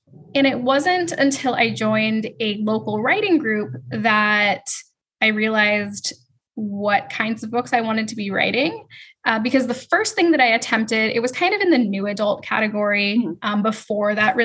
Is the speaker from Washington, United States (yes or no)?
yes; Seattle, Washington, United States; now in Amsterdam, Netherlands; I am originally from Seattle, but I moved to Amsterdam about a year and a half ago.